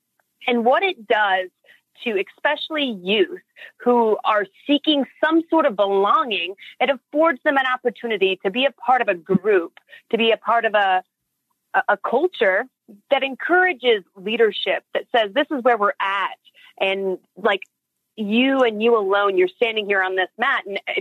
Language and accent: English; Seattle, Washington, United States; And growing up in Seattle, I couldn't have told you what Harvard, Stanford, or even the University of Washington was, but I knew what juvie was and I knew I didn't want to go.